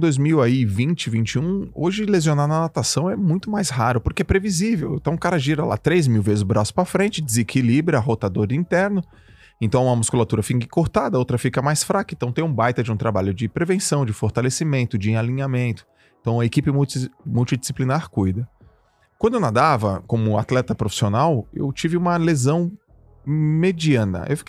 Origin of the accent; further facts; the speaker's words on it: Santos, São Paulo, Brazil; now in Alphaville, Brazil; Mudei de Santos. Sou de Santos. Nunca vou sair de Santos.